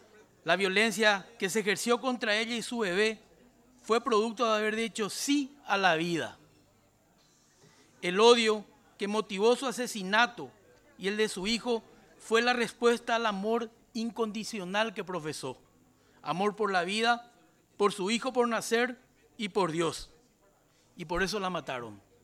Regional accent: Paraguay; Esta tragedia no solo me duele como padre, sino como paraguayo y como servidor público.

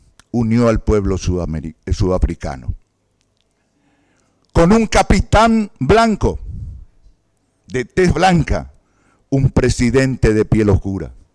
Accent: Paraguay; Más allá de los colores, importan los colores, somos paraguayos todos.

